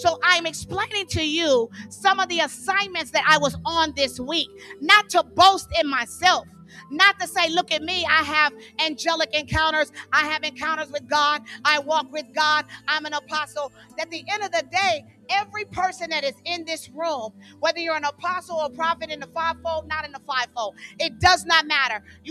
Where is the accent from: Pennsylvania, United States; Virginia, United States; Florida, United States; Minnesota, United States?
Florida, United States; I'm from Florida. I'm used to the blue, you know, kind you can snorkel in.